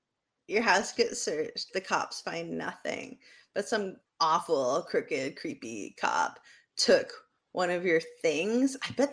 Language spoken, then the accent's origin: English; Florida, United States; We're from Florida.